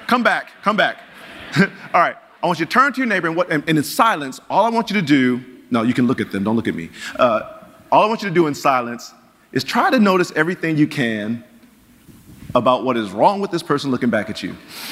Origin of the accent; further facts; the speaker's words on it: Pontiac, Michigan, United States; I'm from Pontiac, my father wasn't in the house, community was dangerous